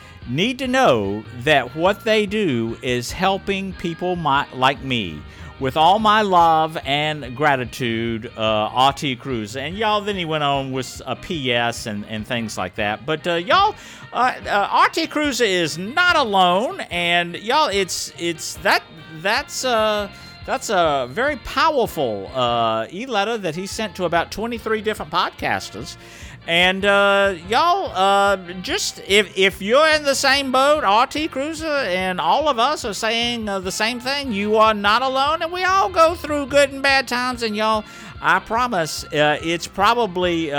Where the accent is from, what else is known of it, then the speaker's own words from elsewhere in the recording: Australia; I know that's the opposite of what you're supposed to do, but hey, I'm Australian.